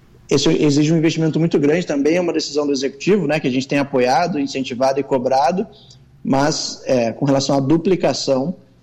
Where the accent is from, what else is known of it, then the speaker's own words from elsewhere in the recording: Taubaté, São Paulo, Brazil; also born or lived in Tremembé / São José dos Campos; Eu brinco que eu sou um vale paraibano, porque é difícil explicar. Eu nasci em Tremembé, morei quase a infância toda em Taubaté, morei em São José há 10 anos, sou casado com uma caçapavense, então é mais fácil falar que eu sou vale paraibano.